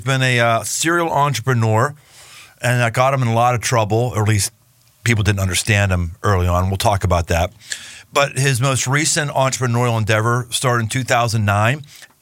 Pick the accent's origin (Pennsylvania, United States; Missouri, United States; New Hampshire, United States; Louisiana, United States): Pennsylvania, United States; Pittsburgh; now in Cincinnati, United States; I was born and bred in Pittsburgh.